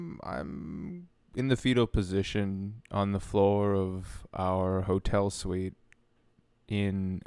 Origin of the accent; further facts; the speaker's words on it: Canada; It's a different cold place. I'm from Canada.